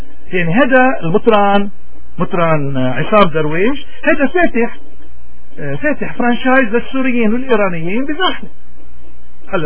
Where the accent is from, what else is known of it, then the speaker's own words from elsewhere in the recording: Lebanon; طيب هودي نحن كلبنانيين إسلام مسيحي دروز وكنا من أي مذهب كنا بالطوائف هذه، كيف بدنا نسكت إذا نحن لبنانيين